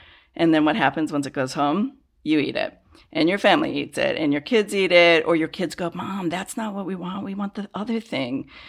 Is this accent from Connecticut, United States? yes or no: no; Illinois, United States; because I grew up in the Chicago area